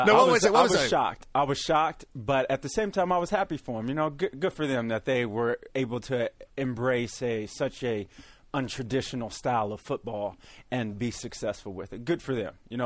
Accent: Missouri, United States; No, I grew up in Missouri.

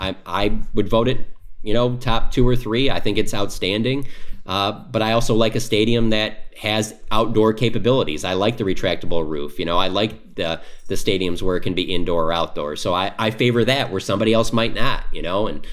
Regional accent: Detroit, Michigan, United States; If, for example, I'm from Detroit, I've been to Ford Field many times.

